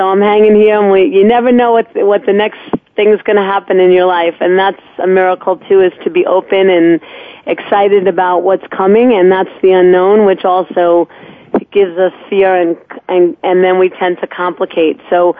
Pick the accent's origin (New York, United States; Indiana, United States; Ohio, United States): New York, United States; I know that because I'm from New York myself.